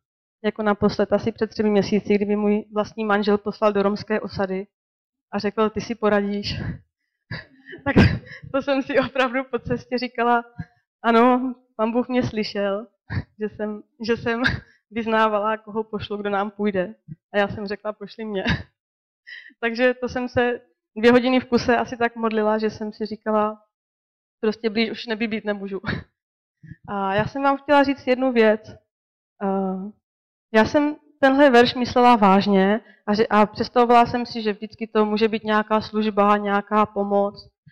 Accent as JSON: {"language": "Czech", "town": "Břeclav", "region": "South Moravian Region", "country": "Czechia", "tie": "born or raised there", "also_born_or_lived": "Varnsdorf", "said": "mám 3 děti a bydlíme v této budově. Předtím jsme bydleli asi 10 let ve Varnsdorfu, ale původně jsem rodák z Břeclavi a duchovně jsem odchované dítě tady Cupalů, Bartušů a všech tady z Břeclavi"}